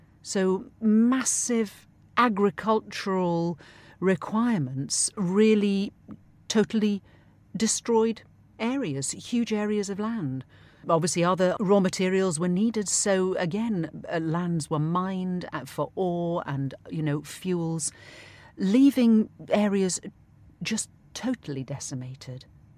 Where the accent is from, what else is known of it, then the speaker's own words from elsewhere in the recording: East Midlands, United Kingdom; I'm actually from the Peak District.